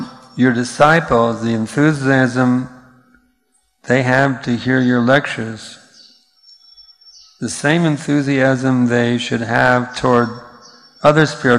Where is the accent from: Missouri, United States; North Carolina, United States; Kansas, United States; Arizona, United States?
Missouri, United States; born there; Actually, there's a state called Missouri in the U.S. I was born in Missouri, so I was born in misery, you see.